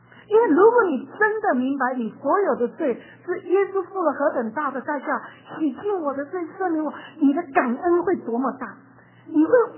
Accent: China

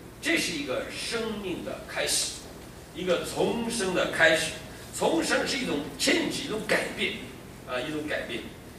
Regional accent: Northeast China, China; 我们大陆尤其讲关系，我们东北什么都靠关系

